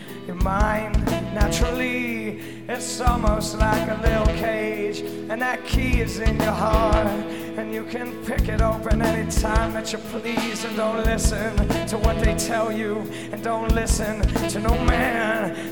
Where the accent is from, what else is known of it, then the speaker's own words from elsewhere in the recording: Rockville, Maryland, United States; We're from Rockville, Maryland, a little ways up north, and it's very nice of you guys to let us into your town tonight.